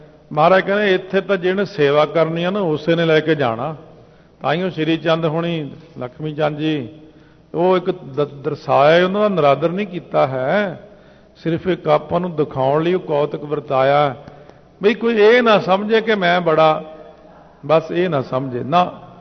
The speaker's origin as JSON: {"language": "Punjabi", "town": "Patiala", "region": "Punjab", "country": "India", "said": "ਮੈਂ ਕਿਹਾ ਜੀ ਅਸੀਂ ਪਟਿਆਲੇ ਤੋਂ।"}